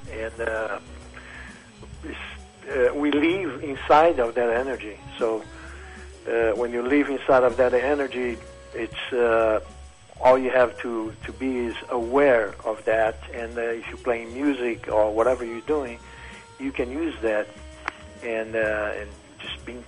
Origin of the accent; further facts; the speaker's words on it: Brazil; English is a second language; I still have my accent, you know, some ways, I don't know. And people sometimes, when I say, well, I am originally from Brazil